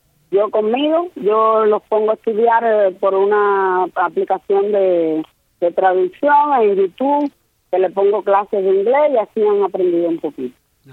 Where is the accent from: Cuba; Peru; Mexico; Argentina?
Cuba; Nosotros somos pocos cubanos los que estamos aquí en este país